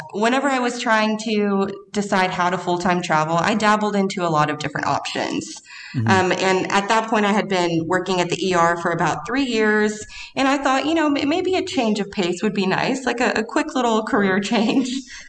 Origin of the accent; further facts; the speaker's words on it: Grand Prairie, Texas, United States; I was a kennel tech just at a tiny clinic in my hometown in Grand Prairie, Texas.